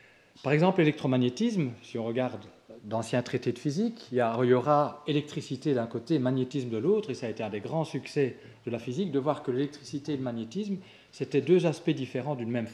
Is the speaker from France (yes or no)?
no; Belgium; comme je suis belge, je dis de Brout Angler X